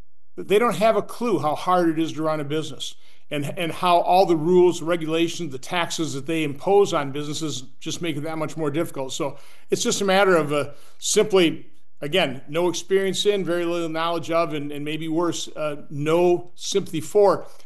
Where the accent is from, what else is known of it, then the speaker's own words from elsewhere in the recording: Oshkosh, Wisconsin, United States; now in Washington, D.C., United States; I'm an accountant from Oshkosh, Wisconsin, came here and never ran for office.